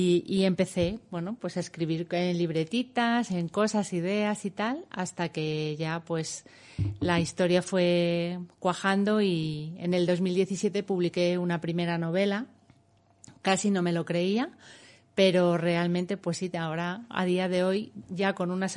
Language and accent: Spanish; Madrid, Community of Madrid, Spain; now in Cercedilla, Spain; Pues llevo aquí 26 años viviendo, vine de Madrid como muchos de los que estamos aquí.